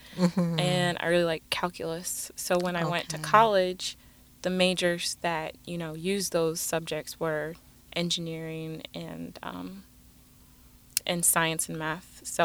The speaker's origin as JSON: {"language": "English", "region": "Florida", "country": "United States", "said": "Yeah, so I'm originally from Florida."}